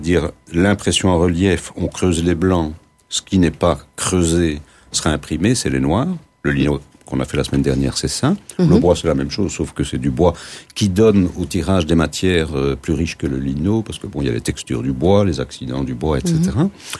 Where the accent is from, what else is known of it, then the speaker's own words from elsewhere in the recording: Belgium; je suis belge d'origine.